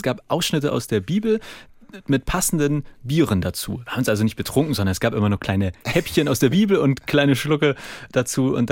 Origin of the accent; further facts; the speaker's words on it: Hamburg, Germany; Als gebürtiger Hamburger, ich wusste wirklich gar nicht, dass es Lohbrügge gibt. Ich komme ganz aus dem Westen.